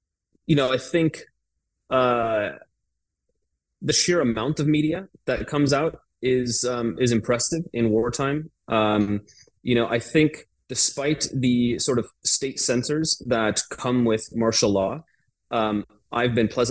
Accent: United States; the United States, my home country, looks at local media, right?

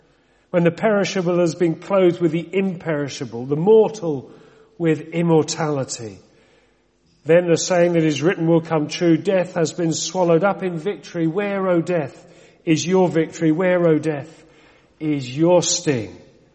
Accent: Reading, South East England, United Kingdom; as I was a young lad growing up in Reading, that's where we used to live at that time

